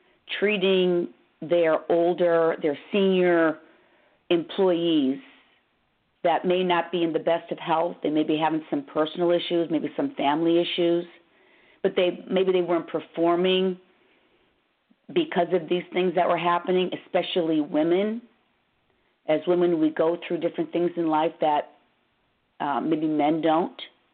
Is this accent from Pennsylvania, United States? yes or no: yes; Pennsylvania, United States; also born or lived in Maryland; I grew up in Pennsylvania, was educated at Penn State, and I lived in Maryland, the wonderful Washington, D.C., beautiful area for 25 years.